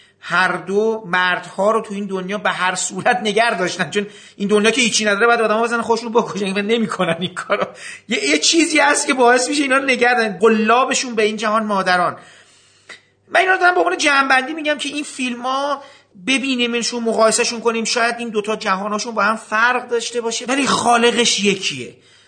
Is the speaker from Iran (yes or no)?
yes; Iran; بعد از اینکه از ایران اومدم توی خارج از ایران دیدم